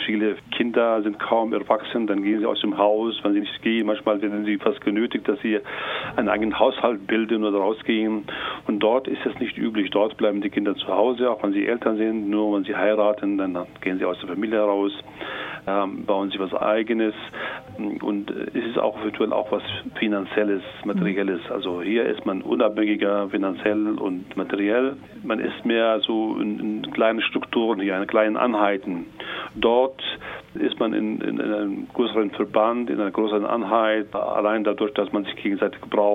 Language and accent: German; Palestine; now in Germany; Ich komme aus Palästina.